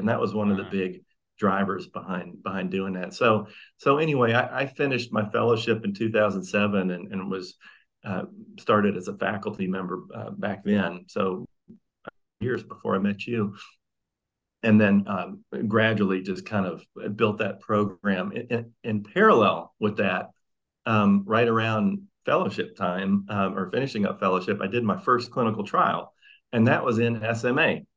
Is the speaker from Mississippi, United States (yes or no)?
yes; Mississippi, United States; I'm from Mississippi. So I went to medical school at the University of Mississippi and then did a pediatrics residency there